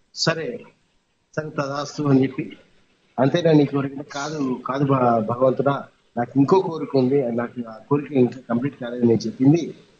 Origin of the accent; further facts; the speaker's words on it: Hyderabad, Telangana, India; నేనండి చిన్నప్పటి నుంచి అండి హైదరాబాద్లోనే ఉన్నాను, ఇప్పుడు హైదరాబాద్లో ఉన్న ఫ్యామిలీ ఉంది